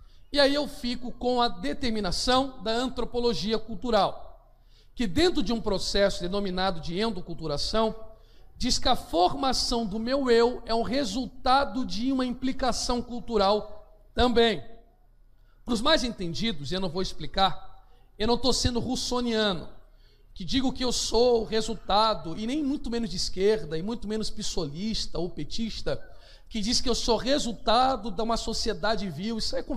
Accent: Brazil; born there; Como nasci no Brasil, penso, me visto e me comporto e tenho um comportamento brasileiro.

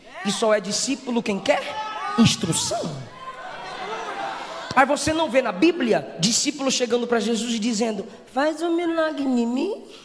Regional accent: Bahia, Brazil; E como eu sou baiano, eu falo mesmo.

